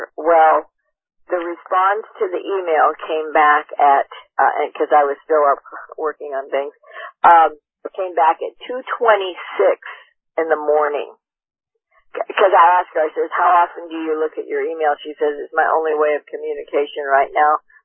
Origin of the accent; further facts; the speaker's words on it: Portland, Oregon, United States; I'm from Portland, Oregon, and I happen to be down here.